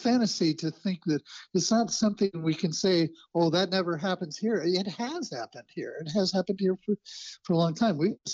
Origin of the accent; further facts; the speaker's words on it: Idaho, United States; I grew up in Southern Idaho, right?